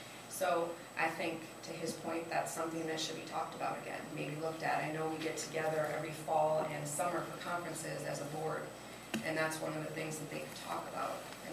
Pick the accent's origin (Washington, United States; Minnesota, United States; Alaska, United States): Minnesota, United States; Winona; I'm a Minnesotan as much as I am a Winona